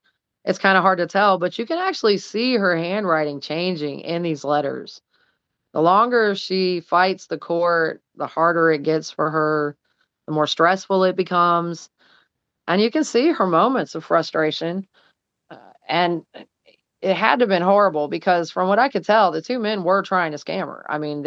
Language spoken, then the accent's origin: English; St. Augustine, Florida, United States; also born or lived in Orlando; Actually, you know, I'm a St. Augustine native, and I was born and bred there. I was born in Orlando, but I was raised in St. Augustine.